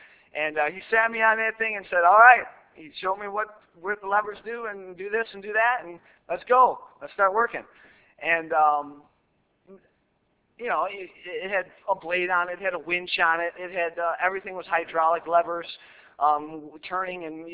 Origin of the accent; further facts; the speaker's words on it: Buffalo, New York, United States; born there; also born or lived in Syracuse / Rochester; I was born in Buffalo. I lived in Syracuse for 5 or 6 years, then outside of Rochester for another 3 or 4 years.